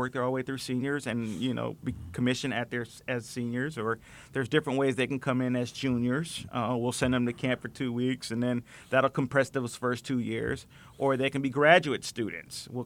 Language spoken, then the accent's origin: English; Norwalk, Connecticut, United States; Well, like I said, I'm local from the area. I'm actually from Norwalk, Connecticut